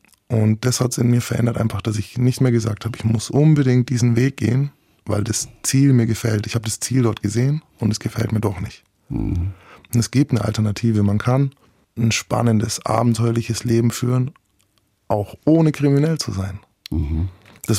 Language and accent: German; Nuremberg, Bavaria, Germany; now in Mainz, Germany; Ich bin eigentlich Nürnberger. Ich bin jetzt in Mainz.